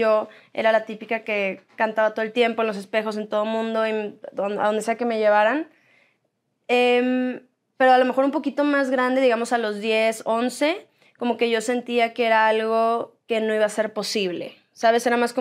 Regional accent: Monterrey, Nuevo León, Mexico; now in Los Angeles, United States; yo nací en Monterrey con mi papá, mi mamá y mis dos hermanos, que son más chiquitos que yo.

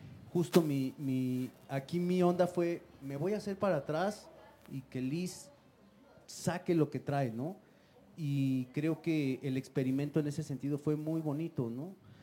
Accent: Mexico; regresar a un poco a una raíz que yo pues tenía como mexicano y que todos tenemos

